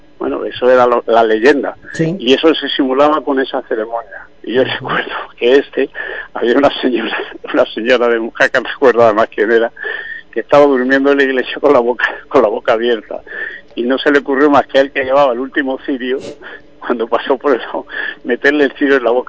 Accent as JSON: {"language": "Spanish", "town": "Mojácar", "region": "Andalusia", "country": "Spain", "tie": "born or raised there", "said": "Yo de la Semana Santa de mi pueblo recuerdo todas las mujeres con un manto negro por la noche, con una vela en la mano, y entonces el pueblo, las calles de Mojácar"}